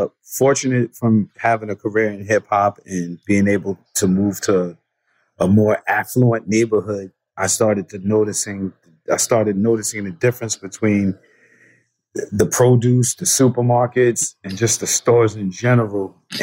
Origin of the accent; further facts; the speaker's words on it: Yonkers, New York, United States; But growing up in Yonkers, it was pretty, I like to say it was rough, but great. It was I'm 48, so me growing up was in the 70s and 80s